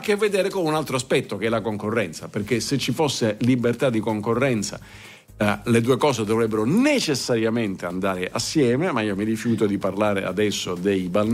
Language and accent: Italian; Southern Italy, Italy; da terrone orgoglioso di essere terrone